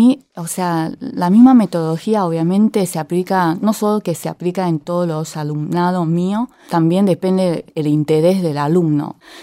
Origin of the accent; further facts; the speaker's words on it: Kaohsiung, Taiwan; now in Argentina; No, en realidad yo soy sur, o sea, vengo de una provincia de China, pero sur.